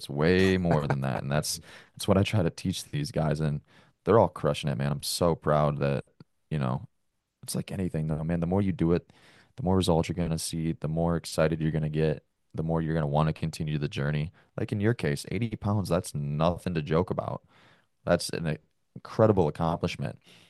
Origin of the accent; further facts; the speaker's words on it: Michigan, United States; also born or lived in Nashville; now in Montana, United States; So I'm originally from Michigan, so Midwest dude, and went down to Nashville to be the police for 3 years.